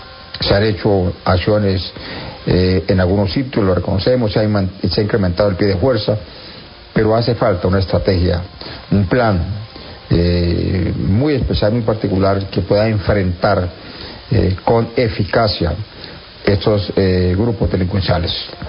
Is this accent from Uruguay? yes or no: no; Colombia; no se garantiza así ni la vida ni los derechos que tenemos todos como ciudadanos colombianos